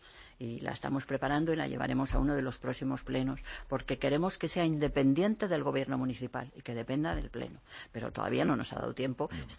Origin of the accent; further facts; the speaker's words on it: Community of Madrid, Spain; Yo soy de la de Salavilla, yo he nacido en la de Salavilla